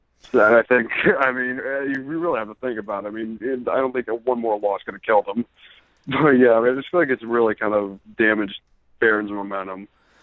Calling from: New Jersey, United States; from New Jersey.

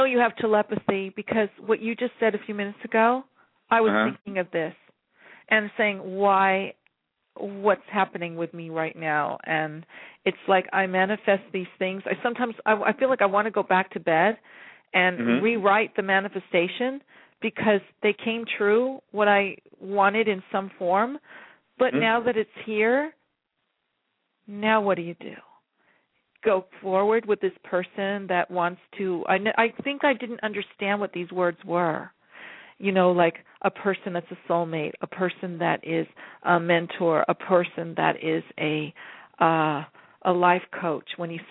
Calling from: California, United States; from California.

